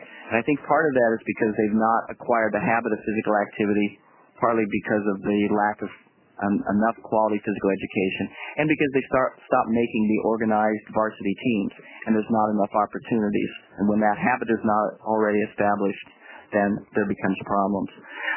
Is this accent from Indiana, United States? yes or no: yes; Indiana, United States; I mean, I grew up in Indiana where and played sports in high school, basketball kind of gets in your blood.